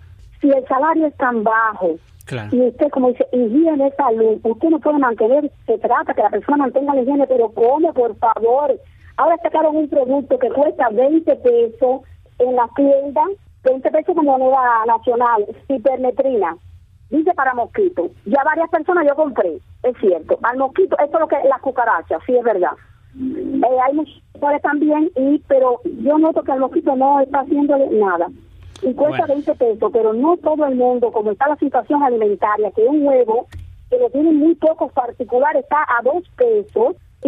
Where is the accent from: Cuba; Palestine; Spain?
Cuba; como ciudadanos que somos también cubanos